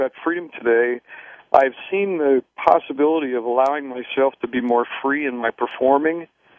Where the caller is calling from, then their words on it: New York City, New York, United States; It's where I live, in Washington Heights.